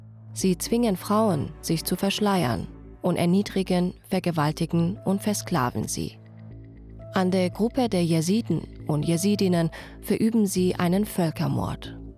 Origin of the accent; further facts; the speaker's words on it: Iran; German is a second language; moved away as an adult; now in Germany; Ich habe mein Heimatland Iran am 1. Januar 2004 verlassen. Da war ich 20.